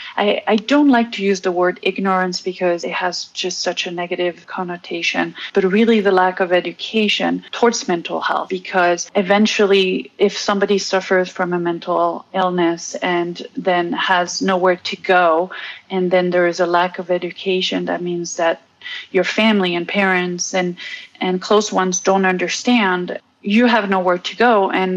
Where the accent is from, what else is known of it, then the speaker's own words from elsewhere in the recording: Switzerland; also born or lived in Belgium; now in Los Angeles, United States; I am originally from Belgium. I grew up in Switzerland and now live in Los Angeles, California.